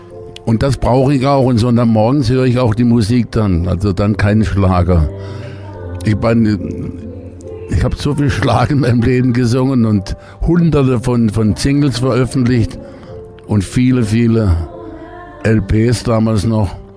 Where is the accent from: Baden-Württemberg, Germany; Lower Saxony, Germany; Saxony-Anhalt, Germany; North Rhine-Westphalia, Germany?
Baden-Württemberg, Germany; Baden-Baden; 65 stand ich zum ersten Mal in Baden-Baden, meiner Heimatstadt, auf der Bühne.